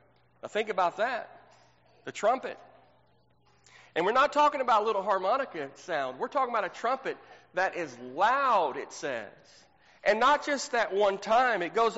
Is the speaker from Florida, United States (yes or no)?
no; Texas, United States; You know, I grew up in Texas.